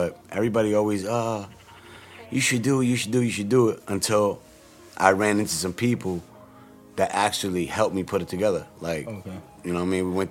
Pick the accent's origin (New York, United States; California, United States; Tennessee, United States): New York, United States; Bronx; I'm from Gun Hill, Decatur.